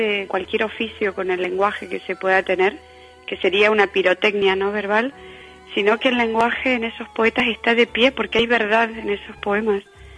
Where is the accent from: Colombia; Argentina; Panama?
Argentina; Es una deuda con mi infancia en Argentina, un tema del que me había costado mucho escribir y hablar, que era mi infancia en la dictadura